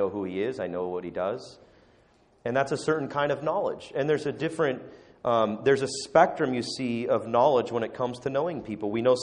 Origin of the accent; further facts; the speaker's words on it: California, United States; now in Canada; maybe you don't know I'm not from Canada originally. Maybe you can tell by the accent. I don't know. From Southern California